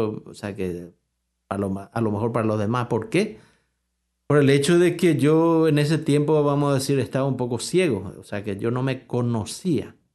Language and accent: Spanish; Asunción, Paraguay; born there; Pues nacido en Paraguay, en Asunción. Nací en medio de una familia tradicional católica. Yo había hecho la primaria en una escuela de franciscanos.